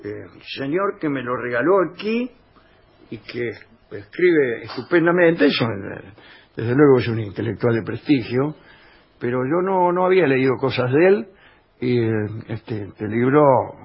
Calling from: Buenos Aires, Argentina; de la República de Floresta.

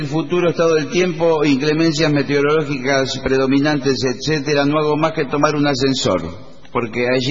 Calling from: La Plata, Buenos Aires Province, Argentina; de La Plata.

